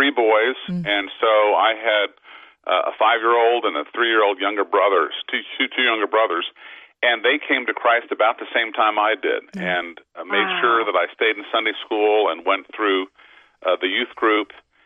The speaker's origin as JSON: {"language": "English", "town": "Stamford", "region": "Connecticut", "country": "United States", "tie": "born or raised there", "said": "Grew up in Stamford, Connecticut"}